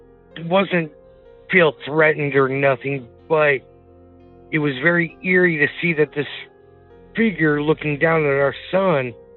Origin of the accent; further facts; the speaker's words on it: Sheridan, Indiana, United States; I'm from Sheridan, Indiana.